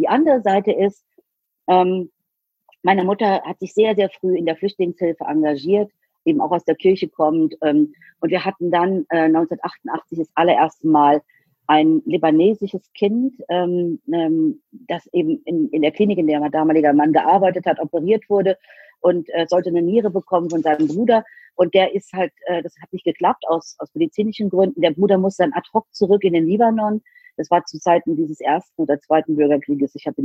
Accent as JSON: {"language": "German", "region": "Rhineland-Palatinate", "country": "Germany", "said": "ich komme eben nicht aus Berlin oder Hamburg oder München, sondern ich komme aus Rheinland-Pfalz, halb aus dem Westerwald, halb aus der Eifel und halb aus dem Rheinland-Pfalz, geht eigentlich nicht, 1,5, aber geht in meinem Fall, weil ich in der Pfalz ja letzten Endes meine Teenagerzeit verbracht habe."}